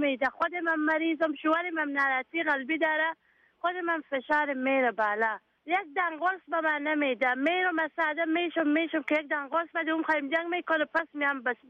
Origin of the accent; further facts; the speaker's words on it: Afghanistan; moved away; also born or lived in Iran; از افغانستان ما سال 79 آمدیم.